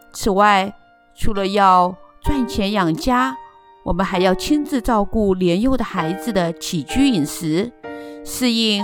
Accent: Hong Kong; 我和先生都是土生土长的香港人，30多年在这个熟悉的地方生活，一切才刚安定下来。

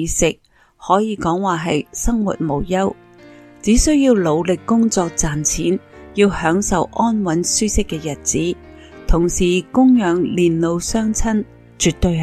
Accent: Hong Kong; 我和我先生都是土生土长的香港人，30多年来在这个熟悉的地方生活

